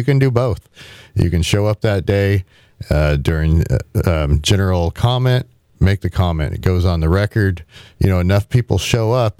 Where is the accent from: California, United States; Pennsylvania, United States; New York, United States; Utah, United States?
California, United States; Paso Robles; I'm from Paso Robles